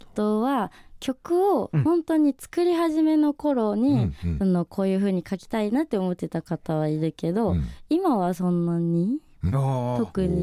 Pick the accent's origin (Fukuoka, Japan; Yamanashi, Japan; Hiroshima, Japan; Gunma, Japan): Gunma, Japan; Annaka; はい、そうです。